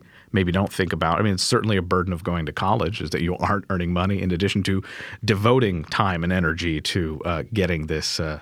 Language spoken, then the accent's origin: English; Kentucky, United States; One of those states is my home state of Kentucky.